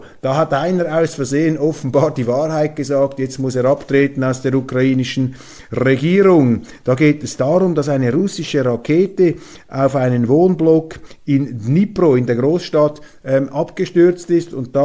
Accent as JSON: {"language": "German", "country": "Switzerland", "accent": "Swiss", "said": "wenn ich Weltwoche Daily Deutschland als Schweizer in hochdeutscher Sprache mit schweizerischem Akzent vortrage."}